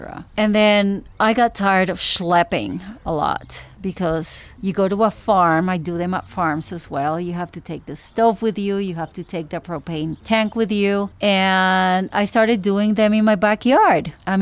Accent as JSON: {"language": "English", "region": "Caribbean coast", "country": "Colombia", "tie": "born or raised there", "also_born_or_lived": "Miami, United States", "said": "I was born and raised in South America, in Colombia and the Caribbean coast, and I lived 25 years in Miami."}